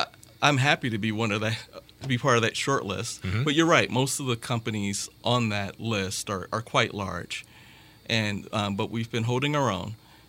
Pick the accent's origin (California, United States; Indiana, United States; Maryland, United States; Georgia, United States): Indiana, United States; Well, I grew up here in Northwest Indiana